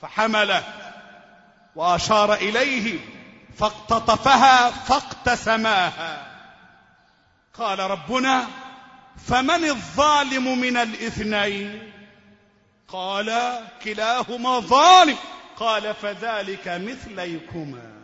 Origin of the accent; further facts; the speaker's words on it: Egypt; اللهم احفظ بلدنا مصر